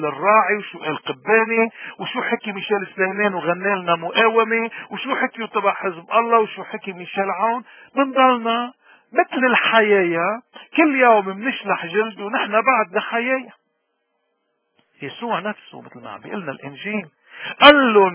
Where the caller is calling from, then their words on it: Canada; نحن بنحكي من كندا